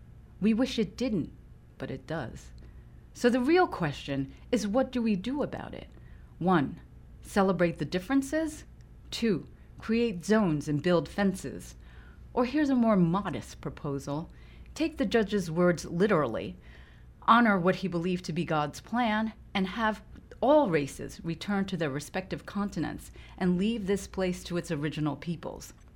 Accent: United States; He is British and white. I am an American of Japanese ancestry.

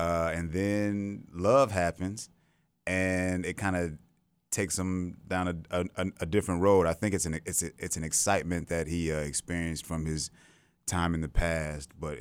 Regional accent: Atlanta, Georgia, United States; I'm from Atlanta, and I do my best to get on the Atlanta theater scene whenever I can.

